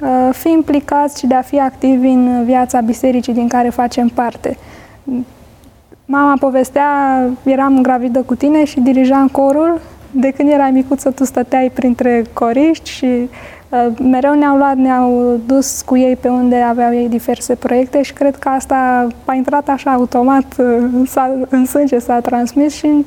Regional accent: Ploiești, Prahova, Romania; Eu sunt din Ploiești

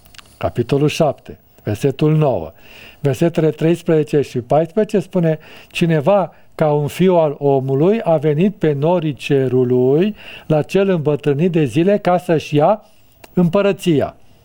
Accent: Romania; Eu care locuiesc în România și sunt un român

